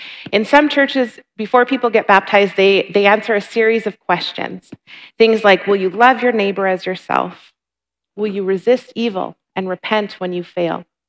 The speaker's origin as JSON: {"language": "English", "region": "Minnesota", "country": "United States", "tie": "born or raised there", "said": "I grew up in Minnesota. It's known for thousands and thousands of lakes."}